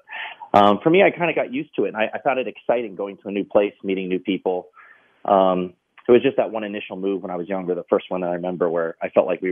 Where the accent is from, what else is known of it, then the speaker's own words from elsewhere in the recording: Maryland, United States; I grew up in Maryland. I was in, we lived in Carroll County, Maryland.